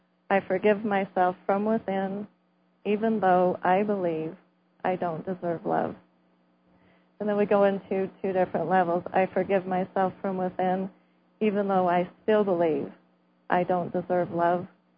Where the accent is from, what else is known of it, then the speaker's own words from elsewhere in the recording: Rigby, Idaho, United States; from Idaho, Rigby, Idaho.